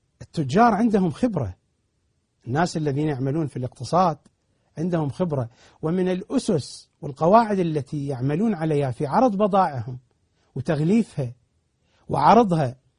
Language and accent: Arabic; Iraq; accent: Iraqi; وفي لهجتنا العراقية نسميها الدرزن، بأكثر اللهجات العربية يقولون عنها دزينة